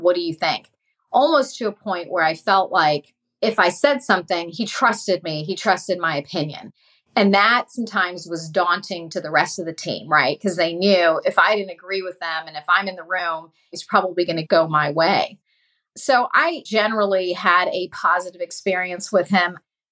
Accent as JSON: {"language": "English", "region": "Indiana", "country": "United States", "said": "He's from Indiana. I'm from Indiana."}